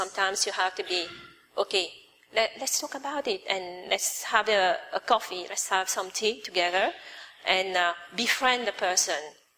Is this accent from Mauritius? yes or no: yes; Mauritius; born there; I was born in Mauritius. And the background for my family, we were Catholic. And also, we come from Chinese descent